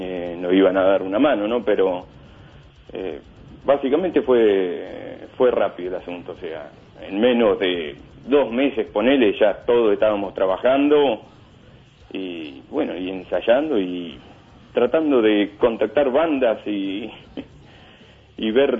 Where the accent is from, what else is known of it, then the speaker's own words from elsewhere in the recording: Venado Tuerto, Santa Fe, Argentina; now in Buenos Aires, Argentina; yo, efectivamente somos de Venado Tuerto.